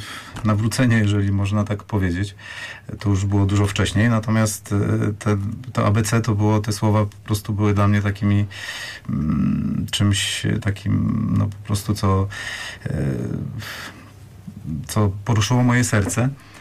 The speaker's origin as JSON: {"language": "Polish", "region": "Silesian Voivodeship", "country": "Poland", "said": "bo jestem w ogóle ze Śląska"}